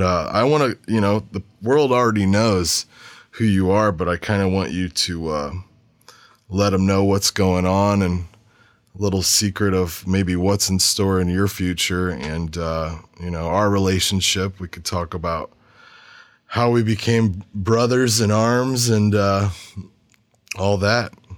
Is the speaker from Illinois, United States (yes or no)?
yes; Illinois, United States; now in St. Louis, United States; So I was born by … And I was brought up in Illinois in a small town called Belle Vegas, Illinois. To all you listeners out in the ill side, represent.